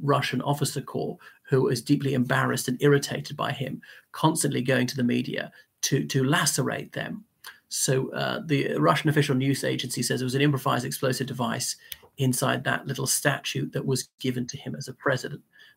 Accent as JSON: {"language": "English", "country": "Ireland", "said": "from Ireland. Welcome back to my channel."}